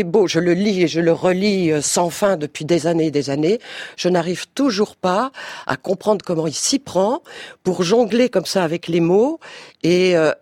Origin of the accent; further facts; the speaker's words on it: Belgium; je suis une fille du plein pays. De la platitude, puisque je suis belge d'origine, donc je redoute un peu la montagne.